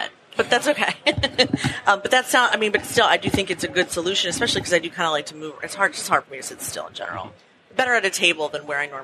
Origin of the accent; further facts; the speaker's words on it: Long Island, New York, United States; First, I grew up in Long Island